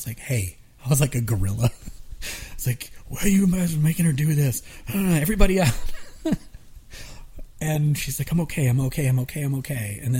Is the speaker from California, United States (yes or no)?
no; Atlanta, Georgia, United States; we were obsessed with using the acousticness and the authenticity of the music we grew up with in Atlanta, which was like … the … all these kind of Atlanta Southern but pop but rock